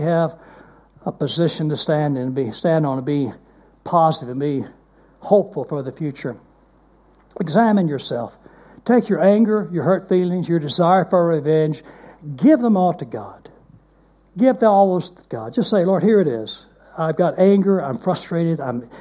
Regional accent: Dallas, Texas, United States; When I was growing up, I grew up in the First Baptist Church of Dallas, Texas.

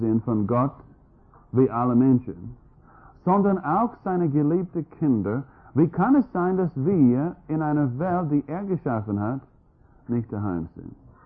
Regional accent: United States; Und ich als Amerikaner mit einem Bulgaren

